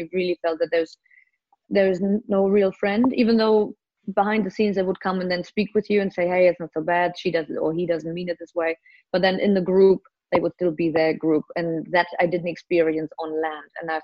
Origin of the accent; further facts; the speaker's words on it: Germany; I was born and raised in Germany